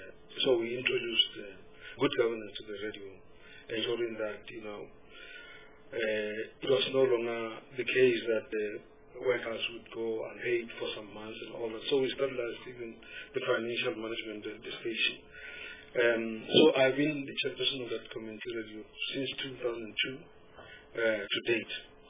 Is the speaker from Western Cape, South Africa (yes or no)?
no; Limpopo, South Africa; I hail from Limpopo.